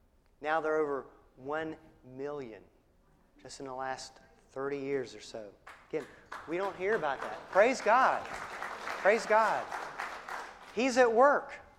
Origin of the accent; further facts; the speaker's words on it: Virginia, United States; I didn't like to drive in the snow, even though I was from Virginia.